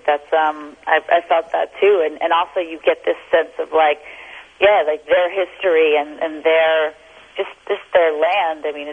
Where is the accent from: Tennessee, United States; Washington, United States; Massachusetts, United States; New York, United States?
Massachusetts, United States; Boston; And I grew up in Boston.